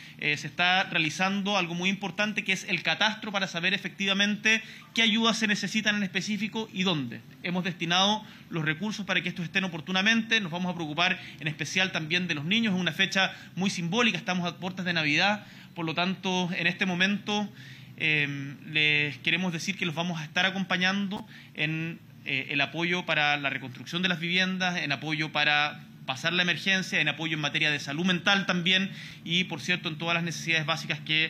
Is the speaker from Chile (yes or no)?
yes; Chile; como Chile, como chilenos, chilenas